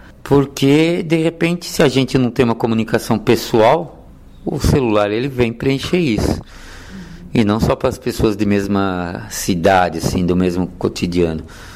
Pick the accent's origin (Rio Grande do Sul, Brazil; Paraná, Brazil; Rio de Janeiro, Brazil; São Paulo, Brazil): São Paulo, Brazil; estou com 52 anos, sou aqui de São Paulo